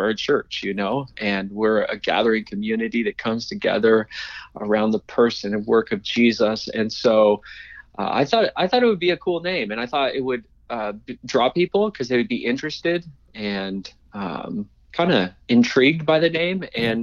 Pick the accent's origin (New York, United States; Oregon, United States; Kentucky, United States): Oregon, United States; So going to Oregon, which is my home state, and planting a church in a dark city, Eugene, Oregon, was a dream of mine